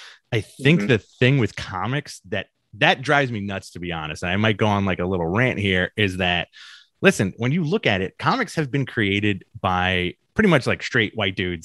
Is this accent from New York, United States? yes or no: yes; Queens, New York, United States; I grew up in Queens, New York. I've grown up with every shade of person, every identity under the sun.